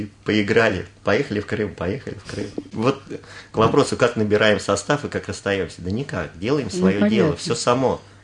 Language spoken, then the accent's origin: Russian; Zhukovsky, Moscow Oblast, Russia; а я из Жуковска говорю, мне надо вот домой ехать